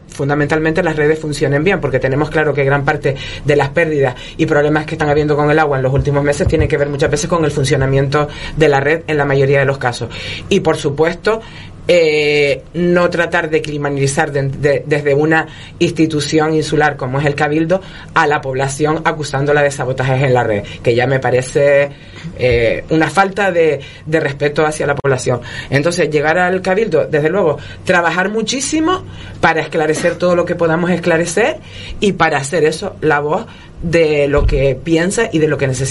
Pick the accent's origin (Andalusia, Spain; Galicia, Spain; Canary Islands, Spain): Canary Islands, Spain; nuestra vida en nuestro territorio como canarios y canarias